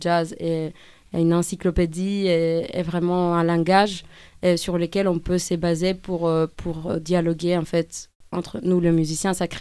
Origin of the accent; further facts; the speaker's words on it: Greece; comme je viens de la Grèce et que en fait j'ai grandi dans cette musique